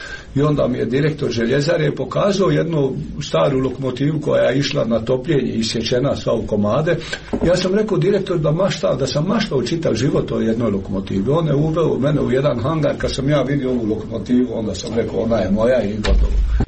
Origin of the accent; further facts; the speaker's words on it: Croatia; Slušajte, ja sam Hrvat.